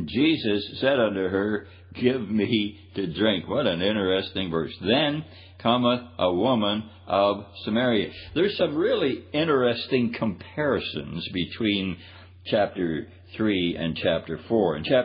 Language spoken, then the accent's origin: English; Canada; I'm a Canadian